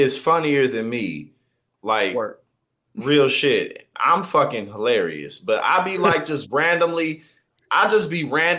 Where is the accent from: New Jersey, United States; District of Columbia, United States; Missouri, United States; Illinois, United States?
Missouri, United States; St. Louis; I'm from St. Louis all day. I still got the accent, and it does wonders for me.